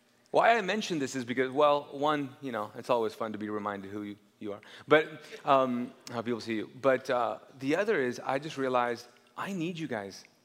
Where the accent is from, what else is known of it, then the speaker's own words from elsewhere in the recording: Kuwait; Like Pakistani ex-Muslims who were." Born and raised in Kuwait?